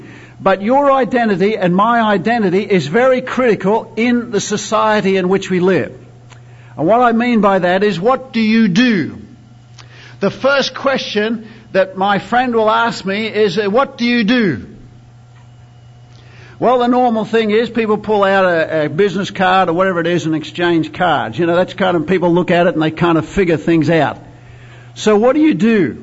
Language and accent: English; Australia; now in India; And I'm from Australia, we love meat.